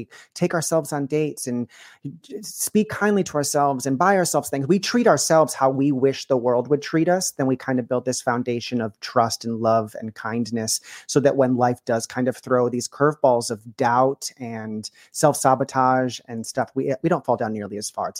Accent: New York, United States; I grew up in a very small town in upstate New York, just outside Rochester.

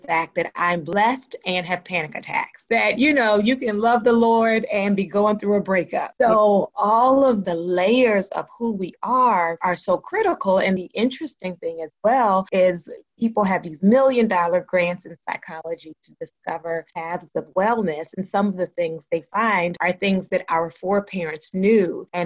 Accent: Baltimore, Maryland, United States; those things combined with growing up in Baltimore, where unfortunately there is a lot of community violence, gave me a heart for trauma

